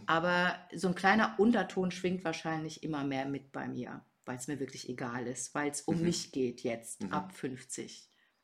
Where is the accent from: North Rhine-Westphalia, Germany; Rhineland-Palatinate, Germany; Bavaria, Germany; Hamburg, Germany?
North Rhine-Westphalia, Germany; Ich komme aus dem Ruhrgebiet, da hat man das, man hat einfach alles geäußert, was man dachte.